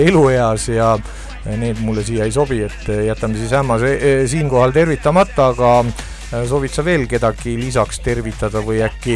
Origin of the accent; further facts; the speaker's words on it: Võru County, Estonia; moved away; Ma olen ka Võrumaalt sünni ja loomupoolest, aga jah, viimased 20 aastat pea ei ole seal olnud.